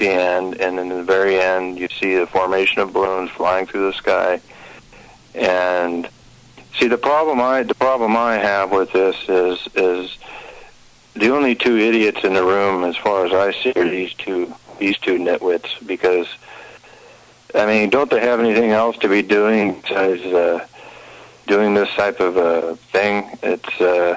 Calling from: Washington, United States; in Puget Sound.

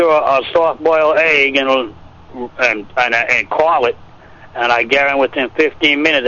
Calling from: Connecticut, United States; I'm calling from Connecticut.

